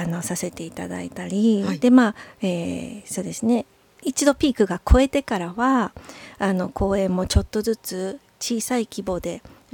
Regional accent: Kyoto, Japan; まあ、やっぱり京都で生まれ育っているので、

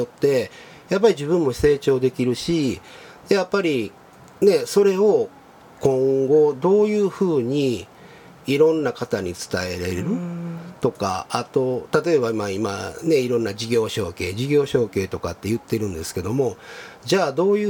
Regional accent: Osaka, Japan; now in Kyoto, Japan; 僕大阪の出 で、はい、で京都に来て

